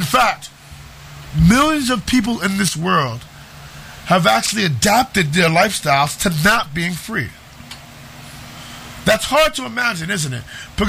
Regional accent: United States; Now, as an American, I've grown accustomed to these kind of freedoms. I love these freedoms. Being free is part of my culture and my upbringing. I feel like freedom is in our blood as Americans.

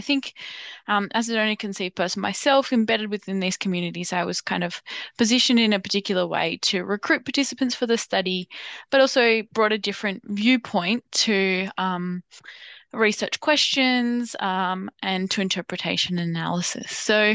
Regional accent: New South Wales, Australia; born there; I was born in New South Wales, in a different jurisdiction. And I grew up knowing that I was donor conceived my whole life.

